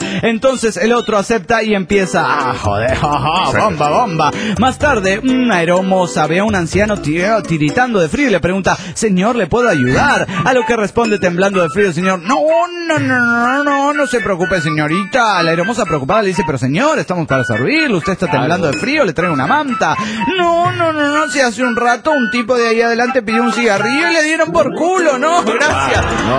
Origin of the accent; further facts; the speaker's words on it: Toluca, State of Mexico, Mexico; Soy el locochón de Toluca, México.